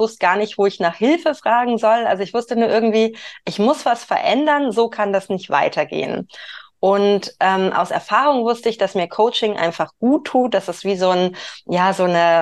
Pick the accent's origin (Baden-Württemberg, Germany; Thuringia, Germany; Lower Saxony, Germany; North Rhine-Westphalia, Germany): Baden-Württemberg, Germany; Stuttgart; Ich komme aus Stuttgart